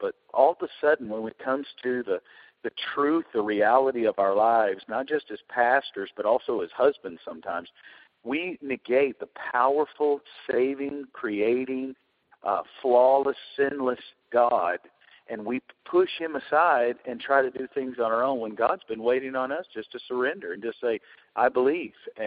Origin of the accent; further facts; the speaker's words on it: Arkansas, United States; I got a call from a town in Arkansas, which is 19 miles from my hometown.